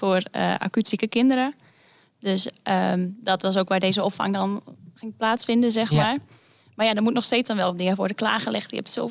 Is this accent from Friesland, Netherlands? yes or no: yes; Friesland, Netherlands; accent: Frisian; Als echte Friesin, inderdaad.